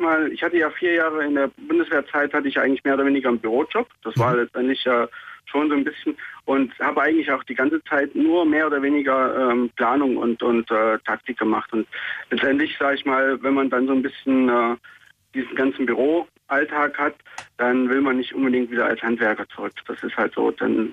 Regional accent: Erfurt, Thuringia, Germany; Ursprünglich komme ich aus Erfurt.

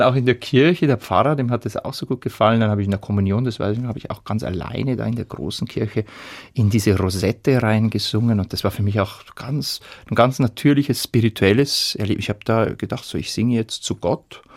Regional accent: Regensburg, Bavaria, Germany; born there; Nein, ich bin in Regensburg geboren oder in der Nähe von Regensburg.

